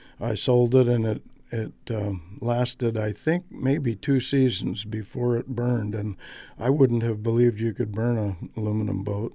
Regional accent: Alaska, United States; I was born in Kanakanak.

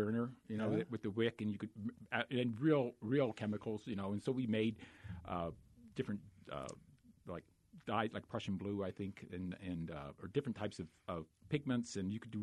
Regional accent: Council Bluffs, Iowa, United States; I grew up in Iowa, in Council Bluffs, Iowa, right.

